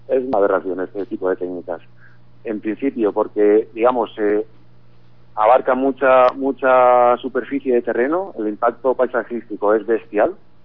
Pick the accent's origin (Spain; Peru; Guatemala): Spain; Torreblanca, Valencian Community; Y pues ya me puse en contacto con los miembros de la plataforma para ofrecerme a mover el tema en mi pueblo, Torreblanca.